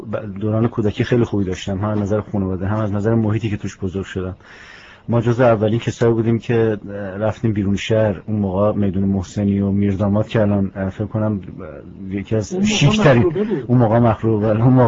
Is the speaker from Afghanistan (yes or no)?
no; Tehran, Tehran Province, Iran; born there; من تهران متولد شدم. سال 1330 در خرداد 30 در تهران متولد شدم. الان میشه به زودی میشه 50 سالم.